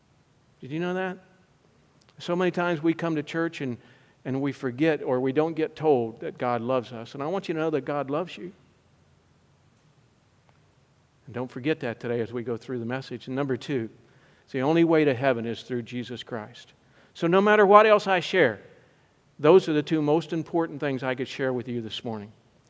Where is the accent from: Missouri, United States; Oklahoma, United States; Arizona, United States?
Missouri, United States; St. Charles; now in Fort Worth, United States; So I live in Fort Worth, Texas. I grew up in St. Charles, Missouri.